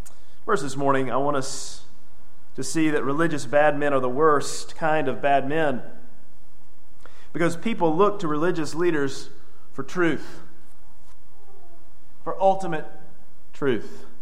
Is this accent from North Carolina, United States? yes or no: yes; Elkin, North Carolina, United States; I remember growing up in Elkin. Have I ever mentioned that I grew up in Elkin? I think I have. But growing up in Elkin